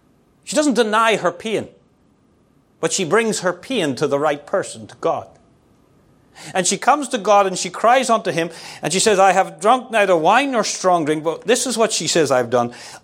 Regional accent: Ireland; When I was a boy growing up in Ireland

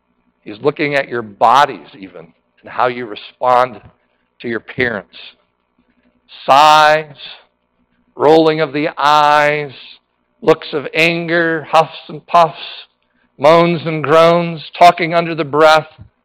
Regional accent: North Carolina, United States; I grew up down south in North Carolina, and I am thankful for parents who trained me and disciplined me.

